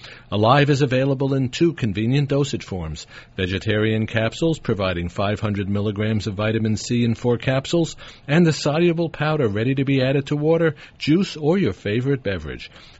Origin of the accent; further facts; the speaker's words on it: Brooklyn, New York, United States; let's say hello to Claire from my hometown of Brooklyn.